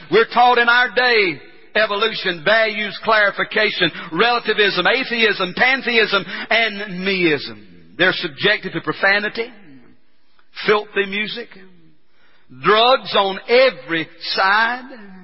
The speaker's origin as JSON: {"language": "English", "town": "City View", "country": "United States", "tie": "born or raised there", "said": "I grew up in City View. Where I grew up, guys didn't paint their fingernails."}